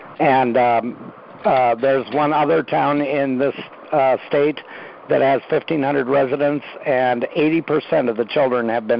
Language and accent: English; Carroll, Iowa, United States; I'm a new NLA member. I'm from Carroll, Iowa.